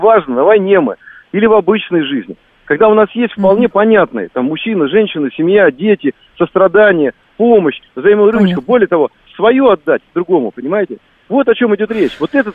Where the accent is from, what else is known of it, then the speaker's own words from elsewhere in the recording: Moscow, Russia; знаете, я тоже из Москвы.